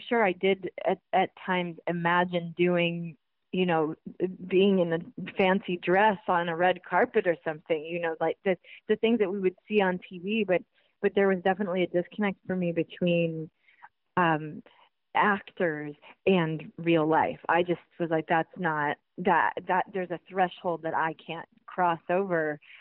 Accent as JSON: {"language": "English", "country": "Jamaica", "tie": "born or raised there", "also_born_or_lived": "Florida, United States", "said": "I grew up partly in Jamaica and partly in Florida."}